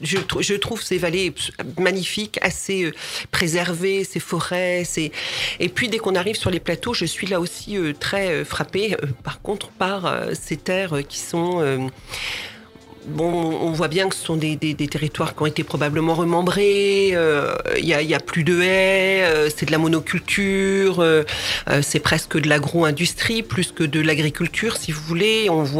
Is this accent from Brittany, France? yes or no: yes; Brittany, France; now in Normandy, France; vous savez que je suis pas normande d'origine, moi je suis bretonne d'origine, mais j'arrive ici